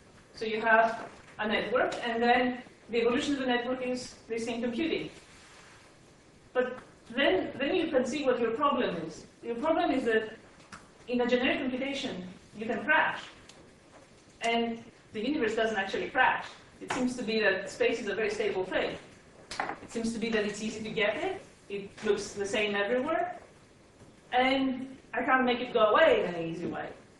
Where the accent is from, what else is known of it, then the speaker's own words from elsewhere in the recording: Athens, Attica, Greece; I grew up in Athens. So I finished school there.